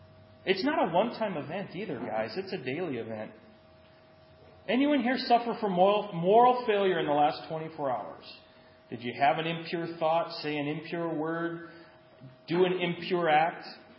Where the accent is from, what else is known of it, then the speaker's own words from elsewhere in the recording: United States; but I don't like to wait because I'm American. We have drive-thrus.